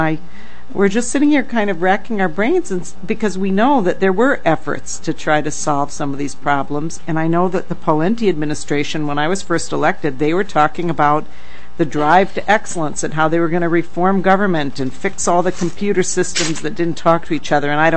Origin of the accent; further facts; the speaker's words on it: Minnesota, United States; I'm from Olmsted County, so Mr. Fleissner works for Olmsted County